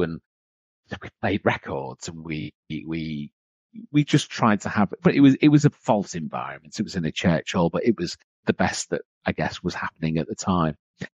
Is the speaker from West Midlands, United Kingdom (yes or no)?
no; Liverpool, North West England, United Kingdom; So I grew up in Liverpool.